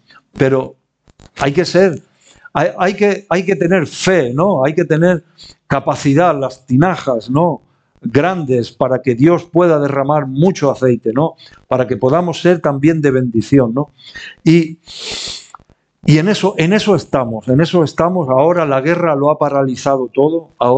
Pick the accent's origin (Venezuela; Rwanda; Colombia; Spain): Spain; Elche, Valencian Community; decidimos venirnos rápidamente aquí a Elche, que es de donde yo soy